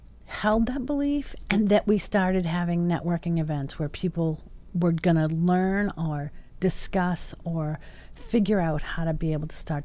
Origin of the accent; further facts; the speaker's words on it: Massachusetts, United States; I grew up here in Massachusetts.